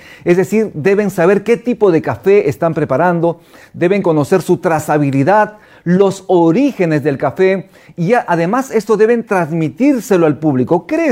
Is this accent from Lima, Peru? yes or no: no; Quillabamba, Cusco, Peru; en Quillabamba, en la convención, mi tierra, dicho sea de paso